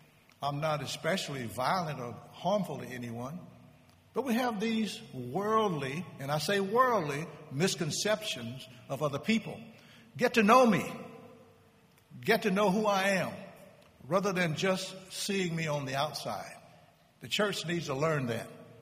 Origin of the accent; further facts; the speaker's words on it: Kansas, United States; now in California, United States; And I know one year, I come from Kansas, by the way, and one year we were at a church in Wichita